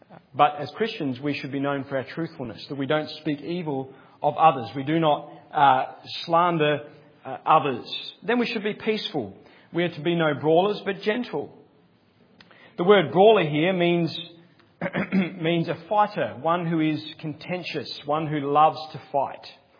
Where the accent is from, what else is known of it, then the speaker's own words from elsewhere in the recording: Australia; as an Australian